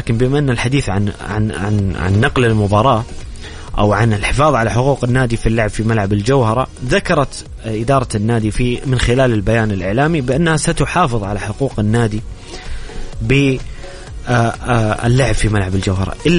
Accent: Saudi Arabia; احنا سعوديين

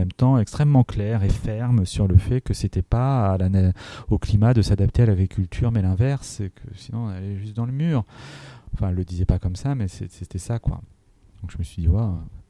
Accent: Centre-Val de Loire, France; J'ai grandi en Eure-et-Loir, quand j'étais enfant, il y avait des perdrix, il y avait des vanneaux, il y avait des lièvres.

